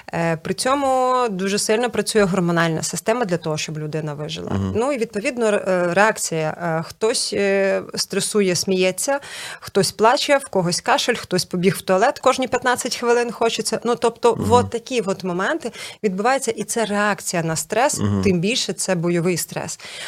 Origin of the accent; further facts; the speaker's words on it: Chernihiv Oblast, Ukraine; я сама родом з Чернігівщини, так, от відповідно звідти.